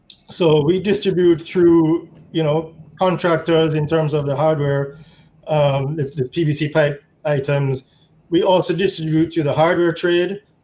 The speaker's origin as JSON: {"language": "English", "country": "Jamaica", "tie": "born or raised there", "said": "mother, who is a Jamaican, and the rest is history."}